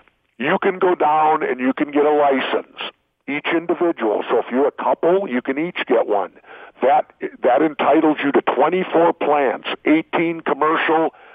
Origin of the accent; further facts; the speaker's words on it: Minneapolis, Minnesota, United States; I grew up in South Minneapolis, right in the inner city.